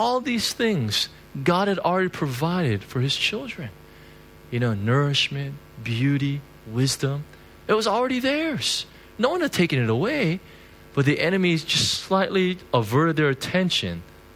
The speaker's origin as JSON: {"language": "English", "country": "United States", "tie": "born or raised there", "said": "I grew up in the States, and in the States, you know, when we make a mistake, it's very simple."}